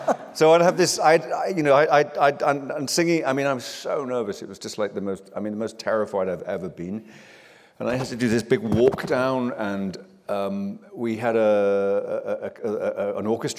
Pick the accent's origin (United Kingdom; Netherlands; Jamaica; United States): United Kingdom; Liverpool, North West England; I grew up in and around Liverpool, and this was sort of early 80s, and it was incredibly depressed